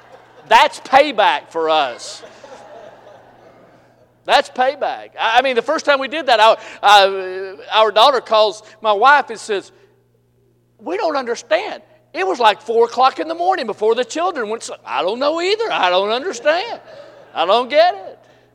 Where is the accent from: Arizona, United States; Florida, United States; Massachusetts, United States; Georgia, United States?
Massachusetts, United States; Boston; I said, ma'am, I'm from Boston. She said, Boston? I said, South Boston.